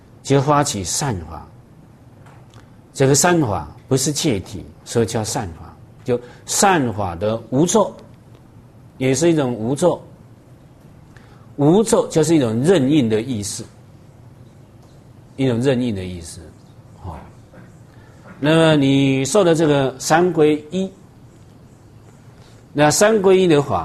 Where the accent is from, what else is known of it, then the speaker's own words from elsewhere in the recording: China; 我们中国人的习惯就是长跪。